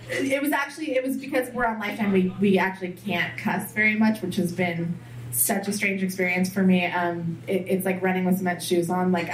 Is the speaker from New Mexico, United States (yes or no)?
no; Santa Barbara, California, United States; I grew up in Santa Barbara, and it was, like, just living in a postcard.